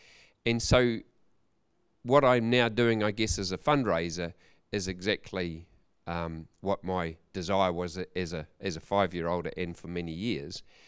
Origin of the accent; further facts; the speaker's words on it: Ashburton, Canterbury, New Zealand; So my background was I grew up in Ashburton, very proud.